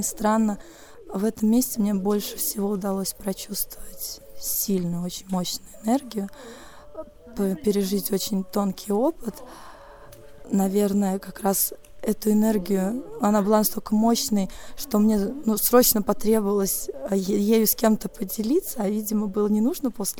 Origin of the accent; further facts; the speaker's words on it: Samara, Samara Oblast, Russia; из Самары.